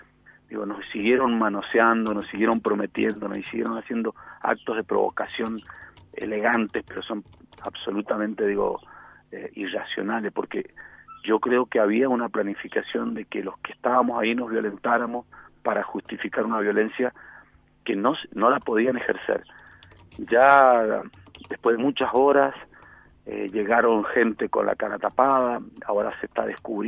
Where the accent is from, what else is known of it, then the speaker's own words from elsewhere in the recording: San Carlos, Mendoza, Argentina; por lo menos en Mendoza, no surge de la izquierda, surge de un amplio sector. Digo, mira, surge en mi pueblo